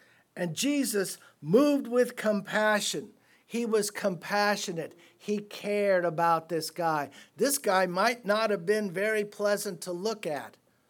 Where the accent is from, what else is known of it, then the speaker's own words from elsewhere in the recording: San Francisco, California, United States; born there; I would go home. I was born in San Francisco at a young age, and I would go home.